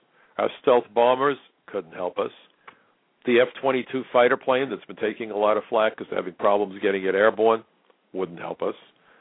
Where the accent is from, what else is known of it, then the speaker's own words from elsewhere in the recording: Brooklyn, New York, United States; When I was a kid growing up in Brooklyn